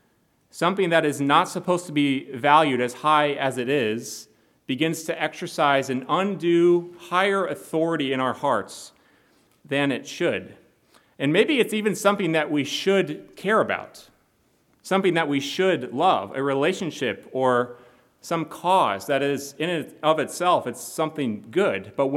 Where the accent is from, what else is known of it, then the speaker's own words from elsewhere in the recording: Davenport, Iowa, United States; Where I grew up in Davenport, Iowa, there were lots of Bears fans around us in our area. My hometown is only about 2.5 hours west of Chicago